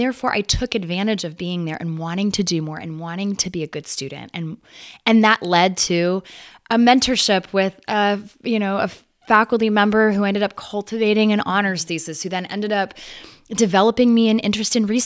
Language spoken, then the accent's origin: English; California, United States; I had no idea that that was a sport growing up in the Bay Area.